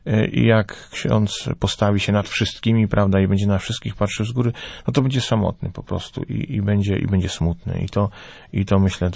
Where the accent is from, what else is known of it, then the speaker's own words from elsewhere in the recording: Toruń, Kuyavian-Pomeranian Voivodeship, Poland; Też jestem z Torunia, no to nie mogło być inaczej